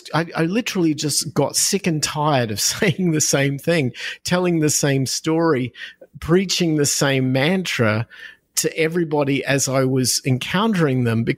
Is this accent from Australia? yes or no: yes; Australia; I'm originally from Australia. You probably hear that in my accent. I spent the first half of my life growing up with the economies of Australia, with the culture